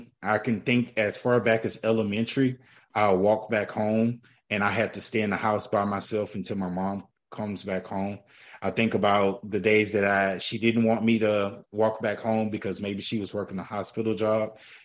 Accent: Houston, Texas, United States; And so a little bit about me, born and raised in Houston, Texas.

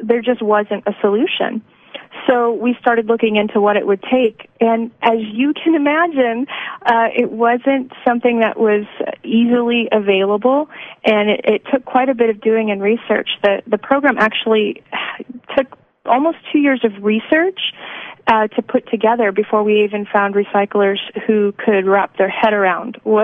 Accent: Fremont, California, United States; Yeah, I'm a Bay Area girl by origin. And I grew up in California in the drought years

